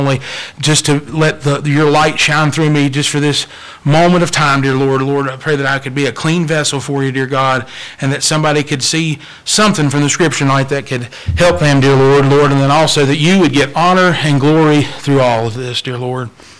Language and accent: English; California, United States; born there; I was born there. I don't remember it. I was born in Mojave Desert